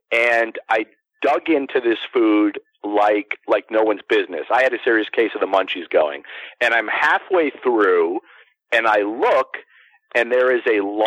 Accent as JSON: {"language": "English", "region": "Florida", "country": "United States", "tie": "born or raised there", "said": "You know, growing up in Florida and finding square grouper on the beach all the time, I did partake quite a bit."}